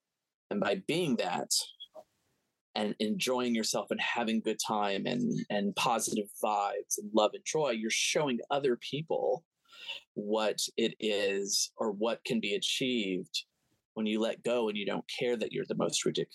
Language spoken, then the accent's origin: English; the South, United States; you're a gay man growing up in the South